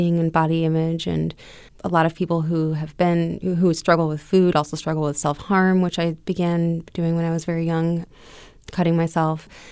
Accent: Largo, Florida, United States; also born or lived in Clearwater; Largo. I was born in Clearwater, raised in Largo.

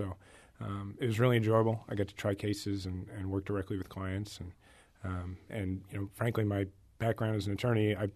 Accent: Kansas City, United States; So I'm originally from Kansas City.

